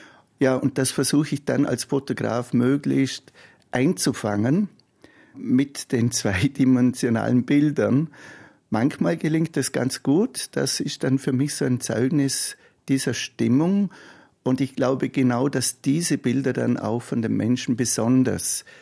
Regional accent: Hohenems, Vorarlberg, Austria; Ich bin ja in Hohenems geboren und aufgewachsen

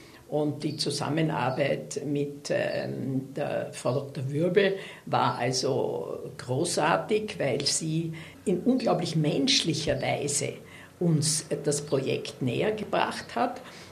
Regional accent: Vienna, Austria; ich komme aus Wien und meine Familie kommt eigentlich aus Altösterreich und ich bin in erster Generation, die in Wien geboren ist.

